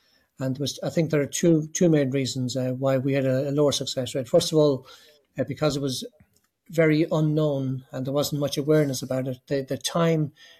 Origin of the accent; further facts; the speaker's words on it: Ireland; now in United Kingdom; I'm an Irish doctor working in the UK in the north of England. I'm a member of the Catholic Medical Association